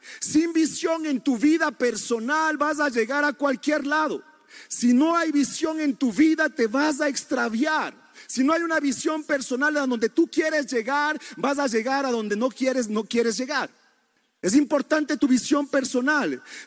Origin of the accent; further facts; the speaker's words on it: Ecuador; como ecuatorianos, tenemos la visión de llevar este país y cada hermoso ciudadano de este hermoso país a los cielos.